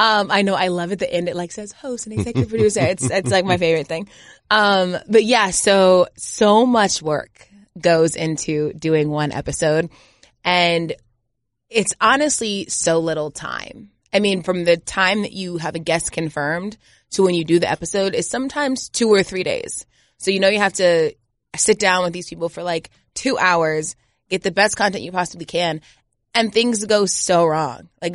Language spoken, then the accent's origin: English; Georgia, United States; Like, I'm not from Atlanta, but Georgia.